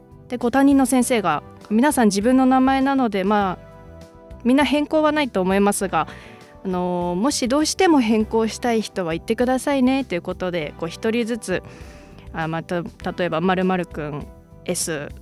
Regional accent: Hokkaido, Japan; このコーナーは北海道出身どさんこの私

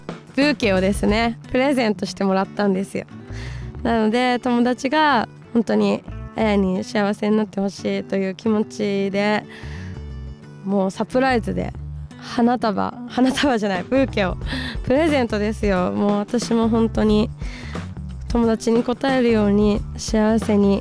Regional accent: Wassamu, Hokkaido, Japan; now in Tokyo, Japan; 私はですね、北海道出身で現在は東京で活動しています。地元はですね、北海道のワッサム町っていうところなんですけど

